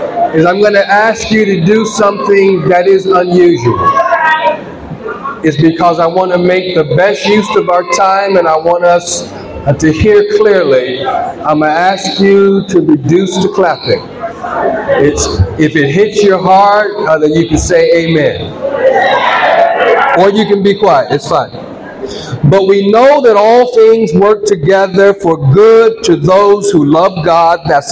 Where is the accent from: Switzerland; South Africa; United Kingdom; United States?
United States; California; accent: Black American; I'm from California, and as a black American, is our accent is very different than you hear on CNN.